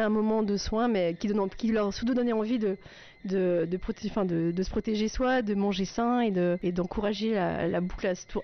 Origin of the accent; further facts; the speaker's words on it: Soultzeren, Grand Est, France; moi, je viens de la vallée de Münster, je viens de Souzarène.